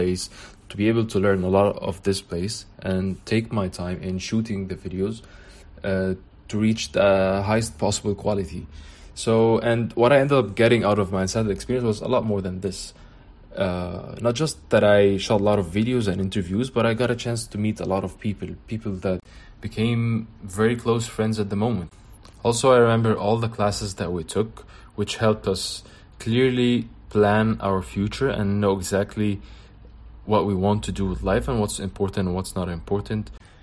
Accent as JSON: {"language": "English", "country": "Egypt", "said": "I'm from Egypt and I lived unsettled in Bali, Indonesia."}